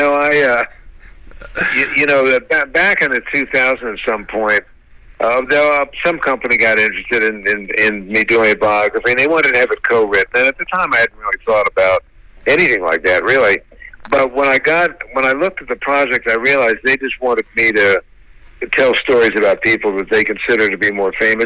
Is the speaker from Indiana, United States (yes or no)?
no; Washington, District of Columbia, United States; I grew up right near the Maryland State Line by Chevy Chase Circle. I was on the D.C. side of the line